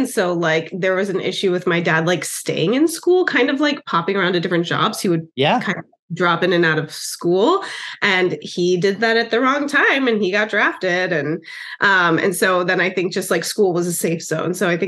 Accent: New York, United States; And so since I'm from New York as a kid, I always wanted to get back.

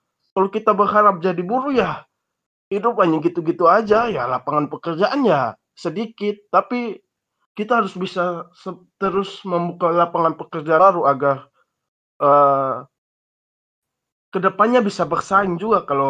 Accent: Kupang, East Nusa Tenggara, Indonesia; kerja yang kami orang Timur Kupang biasa bilangnya fukfak

